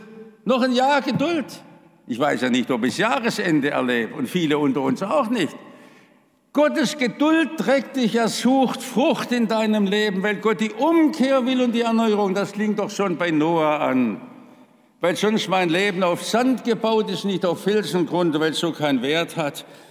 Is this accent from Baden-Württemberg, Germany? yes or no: yes; Stuttgart, Baden-Württemberg, Germany; Ich weiß noch, als Kind in Stuttgart, wie wir in den Trümmern waren